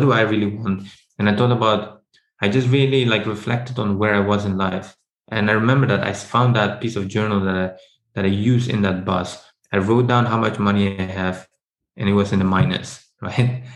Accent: Netherlands; now in London, United Kingdom; I grew up in the Netherlands and I moved to London because I wanted to change my environment

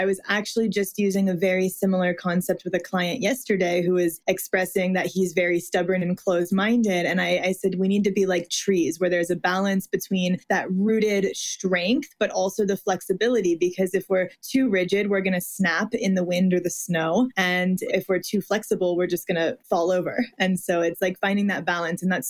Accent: Midwest, United States; You know, I was raised in the Midwest, Catholic, like very polite and appeasing.

